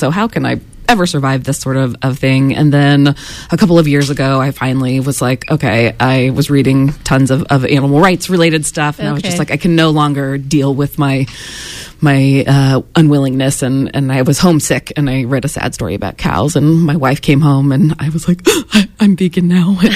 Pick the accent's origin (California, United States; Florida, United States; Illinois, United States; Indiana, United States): Indiana, United States; even though I grew up in Indiana, which is a pretty conservative state founded in kind of farm sort of land.